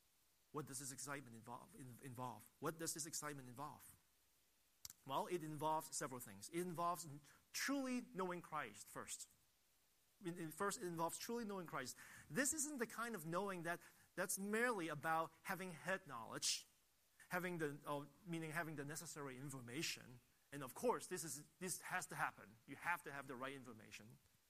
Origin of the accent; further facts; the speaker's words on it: Hong Kong; a song that I knew when I was very little growing up in Hong Kong.